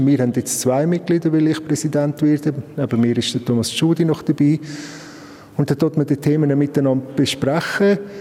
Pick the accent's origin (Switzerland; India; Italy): Switzerland; Glarus; Ich glaube, als Glarner, der mit der Landsgemeinde aufgewachsen ist